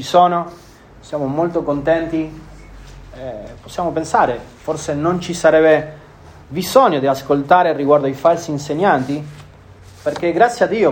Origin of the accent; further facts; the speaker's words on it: Argentina; Ricordo anch'io da piccolo in Argentina